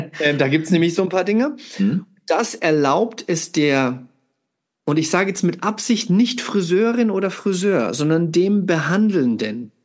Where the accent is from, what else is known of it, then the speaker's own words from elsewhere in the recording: Italy; ich bin ja Italiener